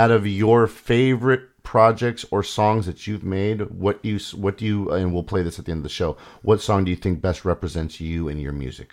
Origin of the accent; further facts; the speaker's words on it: Wales, United Kingdom; I'm from the south of Wales.